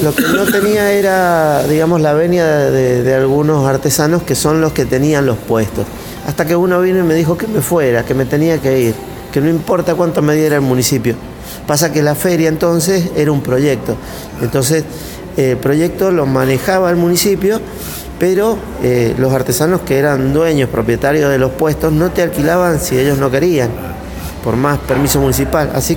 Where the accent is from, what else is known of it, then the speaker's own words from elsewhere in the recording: Luzuriaga, Mendoza, Argentina; Yo soy de Lusuriaga, Maipú.